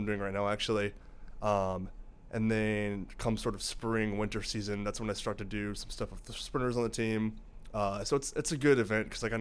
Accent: Bloomington, Illinois, United States; I was born in Bloomington at St. Joseph.

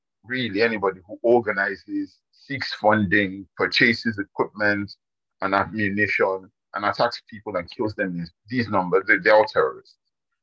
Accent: Kogi, Nigeria; Small correction, I'm from Kogi, very small correction. My mom is from Benue, I'm also from Benue, but you know we live in a patrilineal society

